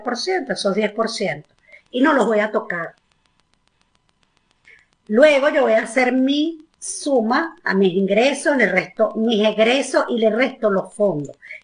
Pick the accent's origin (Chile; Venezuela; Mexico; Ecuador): Venezuela; nosotras somos venezolanas y lo que nos están escuchando, mi país ha pasado por múltiples situaciones.